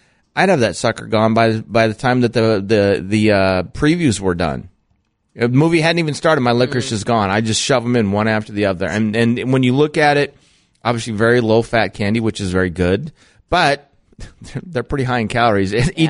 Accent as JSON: {"language": "English", "region": "South Dakota", "country": "United States", "tie": "born or raised there", "said": "My hometown is in Clark County."}